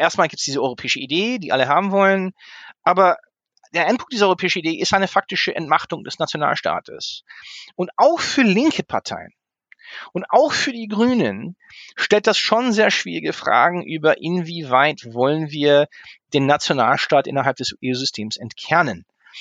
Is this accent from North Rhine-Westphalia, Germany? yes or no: no; Hanover, Lower Saxony, Germany; ich bin ja in Hannover aufgewachsen